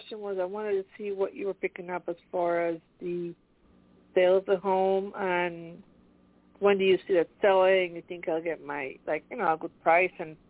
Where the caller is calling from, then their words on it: Pennsylvania, United States; I'm calling from Pennsylvania.